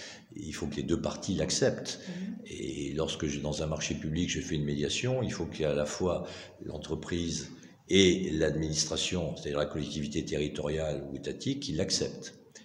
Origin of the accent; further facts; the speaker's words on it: France; en tout cas chez nous en France